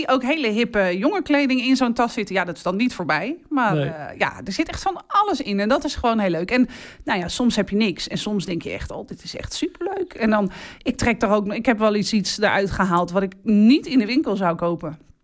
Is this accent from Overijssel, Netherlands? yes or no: no; Gouda, South Holland, Netherlands; now in Katwijk, Netherlands; ik kom uit Gouda.